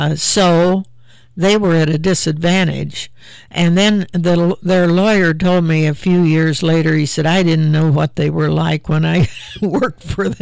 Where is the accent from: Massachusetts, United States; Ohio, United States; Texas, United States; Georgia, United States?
Ohio, United States; Marion; Now, I'm from Marion, and everybody else was from other parts of the state.